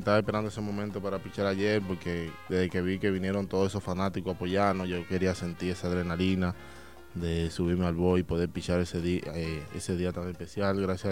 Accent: San Cristóbal, Dominican Republic; Bueno, yo soy de San Cristóbal, en la República Dominicana.

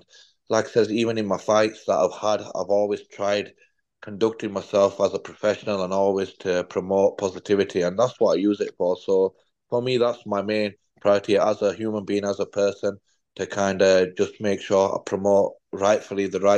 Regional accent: United Kingdom; I am British, born, Pakistani.

